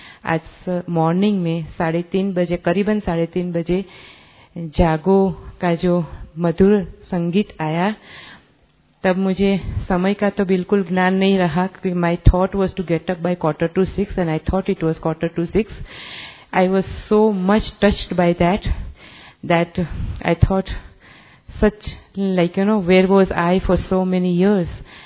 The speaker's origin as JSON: {"language": "Hindi", "town": "Mumbai", "region": "Maharashtra", "country": "India", "said": "मैं मुंबई से आई हूँ।"}